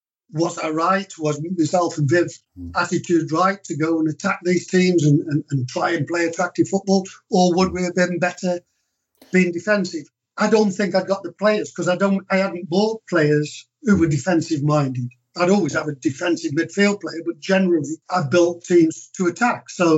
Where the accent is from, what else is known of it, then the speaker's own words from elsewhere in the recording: Stoke-on-Trent, West Midlands, United Kingdom; I was brought up in Stoke. I'm a Stoke fan.